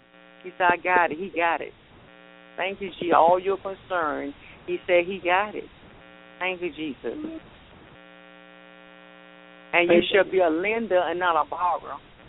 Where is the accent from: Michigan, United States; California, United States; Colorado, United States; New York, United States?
California, United States; Hollywood; I'm from Hollywood, California.